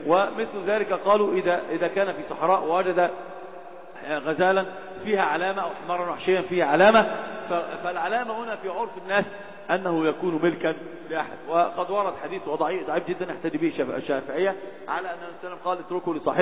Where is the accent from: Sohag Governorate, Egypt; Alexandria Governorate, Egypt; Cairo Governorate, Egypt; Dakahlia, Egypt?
Alexandria Governorate, Egypt; Alexandria; عندنا في اسكندريه في داون تاون